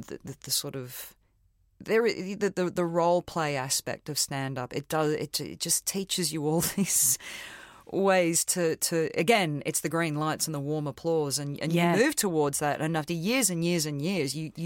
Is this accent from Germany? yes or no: no; Australia; I am Australian.